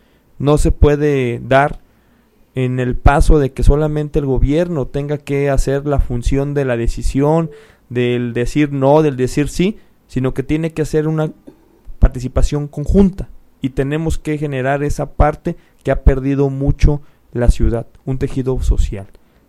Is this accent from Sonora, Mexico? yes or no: no; Guadalajara, Jalisco, Mexico; Somos únicos, los tapatíos somos únicos en el país.